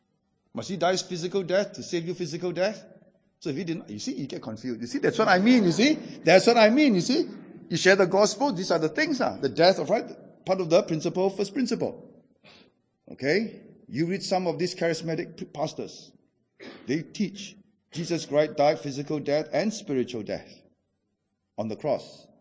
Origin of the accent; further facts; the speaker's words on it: Singapore; Because I'm Singaporean Chinese. Maybe Aussie Chinese are a little bit more, you know, westernized than us. I'm more Chinese.